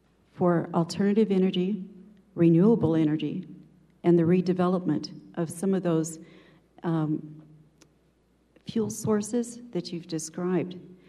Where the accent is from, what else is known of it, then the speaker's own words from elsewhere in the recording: Colorado, United States; also born or lived in Front Range; When I was 14, I was transplanted to the Western Slope. So there's my roots. I grew up in Delta County, outside of the 58th District, but my work and career transplanted me to Montrose, Colorado